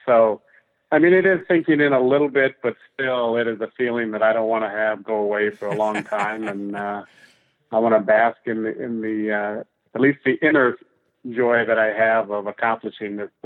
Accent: Midwest, United States; So I grew up in the Midwest, and I recall my grandfather visiting some Greyhound racetracks, and I went with him once or twice.

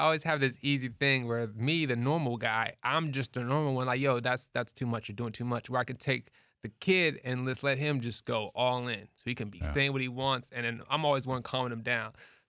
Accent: Ohio, United States; I'm from Ohio

